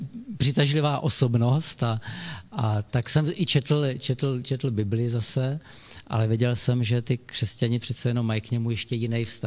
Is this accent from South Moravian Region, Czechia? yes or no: yes; Brno, South Moravian Region, Czechia; A já jsem teda z Moravy, já jsem Brňák, a tam jsme jezdívali právě k těm Králicím za babičkou.